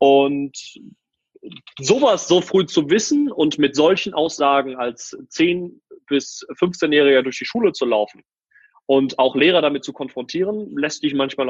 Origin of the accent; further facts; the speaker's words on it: Wuppertal, North Rhine-Westphalia, Germany; Aber wir kommen aus Wuppertal.